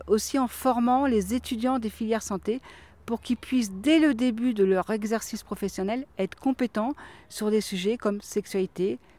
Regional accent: Caen, Normandy, France; Alors, je suis de Caen déjà, je veux dire de Normandie.

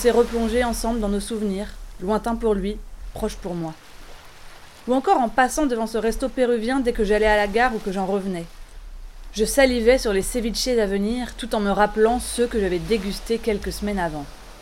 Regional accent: Pays de la Loire, France; Lorsque je me suis baignée pour la première fois de l'été sur la plage de mon enfance, en Vendée

